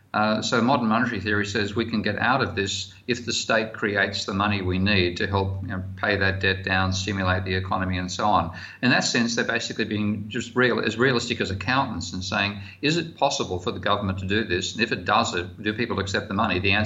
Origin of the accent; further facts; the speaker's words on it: Australia; pardon me being an Australian there and swearing